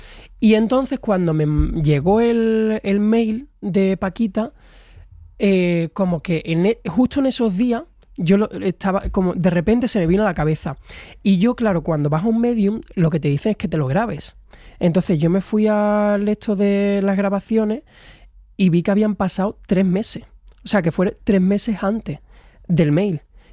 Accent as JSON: {"language": "Spanish", "town": "Huelva", "region": "Andalusia", "country": "Spain", "said": "porque soy de Huelva y allí lo más típico son las fresas"}